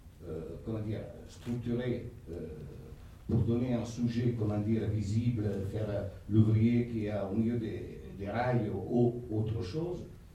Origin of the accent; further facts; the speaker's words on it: Naples, Campania, Italy; now in France; parce que moi je suis arrivé avec un train de Naples à Paris, et c'est grâce à ça que je me suis arrêté dans cette ville. Et ça fait 48 ans cette année.